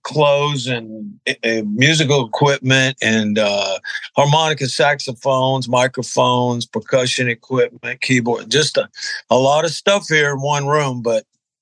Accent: Mobile, Alabama, United States; moved away as an adult; also born or lived in Birmingham; Actually, I was born in Birmingham, which is a larger town. And I guess I was about two years old. When we moved to Mobile on the coast, as far down as you can travel on I-65 down south. And that's where I grew up till I was 21

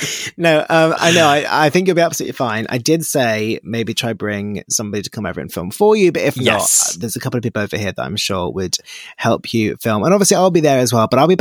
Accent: Jersey; And like you said, it is my hometown, which makes it so much more exciting. Now, I have been putting out a couple of things into the press in Jersey.

